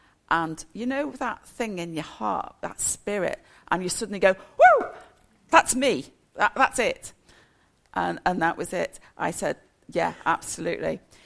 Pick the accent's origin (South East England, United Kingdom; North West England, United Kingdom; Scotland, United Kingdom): North West England, United Kingdom; New Brighton; I come from New Brighton. I go to New Brighton Baptist Church. I've been going there 30 years.